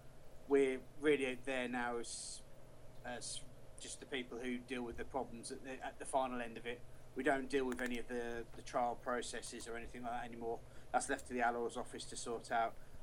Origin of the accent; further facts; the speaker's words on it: United Kingdom; I'm from Britain